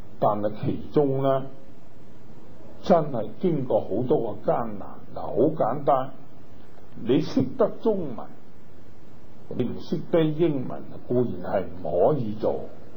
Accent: China; 才可以我們中國人呢有咁嘅恩缘

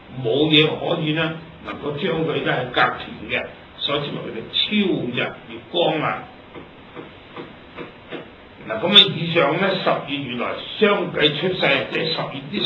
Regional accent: China; 呢、這個念字咧我哋中國人做字真係好聰明嘅

